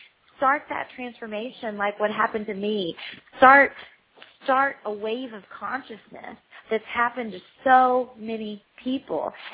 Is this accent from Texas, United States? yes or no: yes; Texas, United States; because I grew up in Texas, and I ate a lot of meat and a lot of cheese and a lot of mashed potatoes